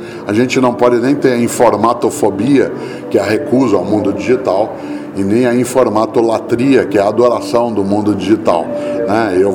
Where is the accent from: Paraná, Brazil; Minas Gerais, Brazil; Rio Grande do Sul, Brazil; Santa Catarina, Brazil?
Paraná, Brazil; Londrina; now in São Paulo, Brazil; eu estou no meu estado de origem, dado que eu moro em São Paulo há 50 anos, mas eu sou paranaense de Londrina